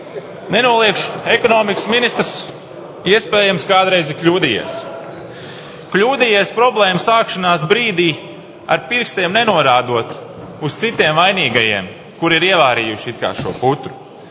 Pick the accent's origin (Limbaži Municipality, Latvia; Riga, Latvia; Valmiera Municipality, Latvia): Valmiera Municipality, Latvia; Valmiera; Es nāku no Valmieras. Skaistas pilsētas Gaujas krastā.